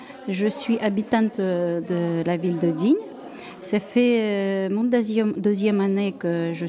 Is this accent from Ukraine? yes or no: yes; Ukraine; Je suis ukrainienne. Je suis native de l'Ukraine